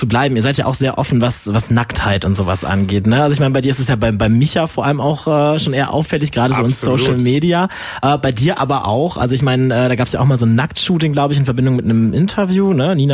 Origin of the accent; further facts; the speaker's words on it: Lower Saxony, Germany; Ich komme aus dem Osnabrücker Land. Das schließt sich ja direkt an.